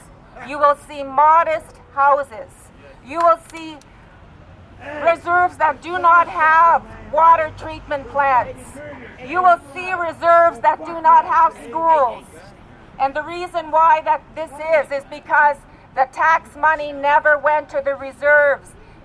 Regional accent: Saskatchewan, Canada; I'm Dakota Cree from Saskatchewan

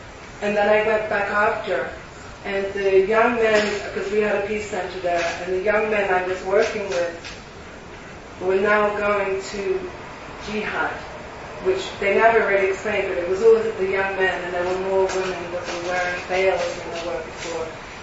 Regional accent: London, United Kingdom; moved away; I was brought up in London, and when I was young I saw the different communities, the Pakistani communities, the West Indian. And I left when I was quite young

